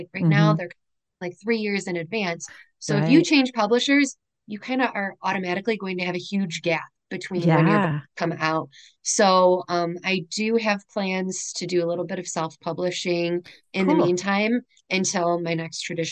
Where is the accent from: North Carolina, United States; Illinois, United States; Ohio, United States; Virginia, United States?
Illinois, United States; Chicago; So, I mean, my cousins lived in all different suburbs.